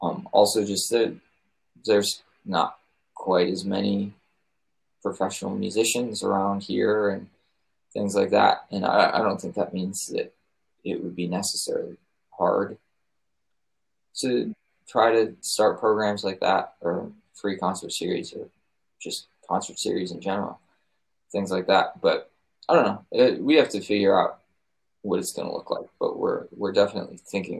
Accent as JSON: {"language": "English", "country": "United States", "said": "I know we didn't get any weird looks really like the whole time we were there for being American."}